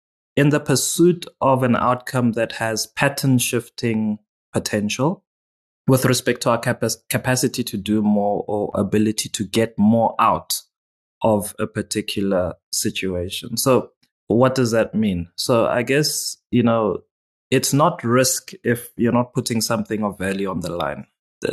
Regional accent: Pretoria, Gauteng, South Africa; you know, born and raised in Pretoria, South Africa.

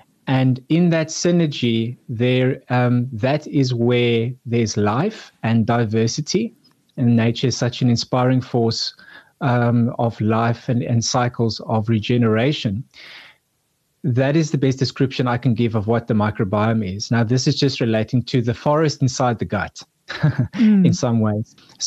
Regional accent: George, Western Cape, South Africa; born there; where I was born here in George

